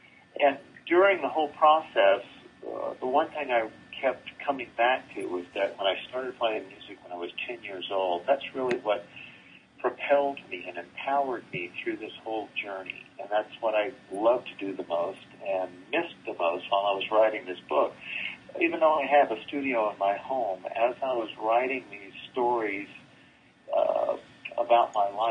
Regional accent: Florida, United States; I was born and raised in North Florida

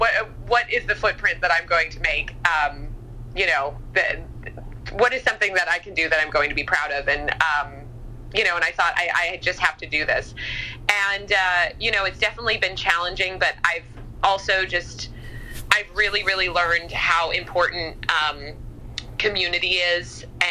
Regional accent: New York, United States; I think as a New Yorker, we're kind of quick to be like, oh, you know, everyone's selfish

